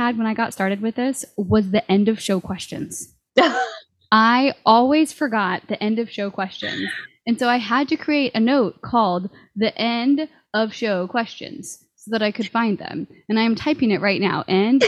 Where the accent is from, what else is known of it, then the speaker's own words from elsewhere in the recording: Southern United States, United States; your history of being a New Englander versus me being a Southerner